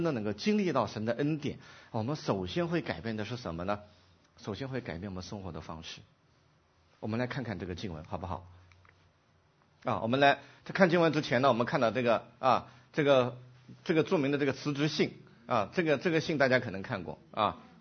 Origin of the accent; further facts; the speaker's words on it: China; now in Canada; 我们也是从我们的家乡从中国来到加拿大啊